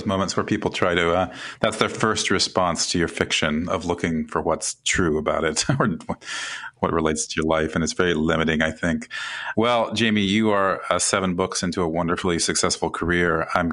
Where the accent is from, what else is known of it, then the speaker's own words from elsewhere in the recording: Oskaloosa, Iowa, United States; whether your story is set on Mars or in my hometown of Oskaloosa, Iowa.